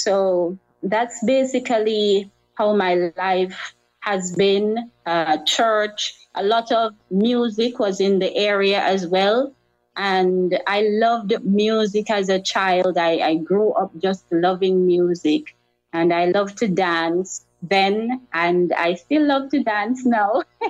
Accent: Jamaica; I am a Jamaican. I am a born Jamaican.

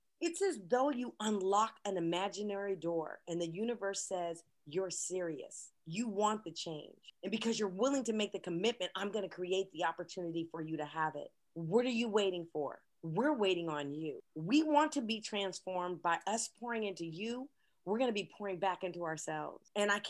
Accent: California, United States; I'm native Californian and I'm proud of that. I was born in California. I've been in California all my life.

